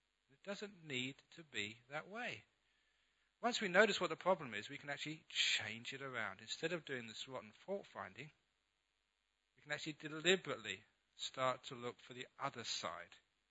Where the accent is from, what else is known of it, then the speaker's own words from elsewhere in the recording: London, United Kingdom; The young man growing up in London, I'd gone to many concerts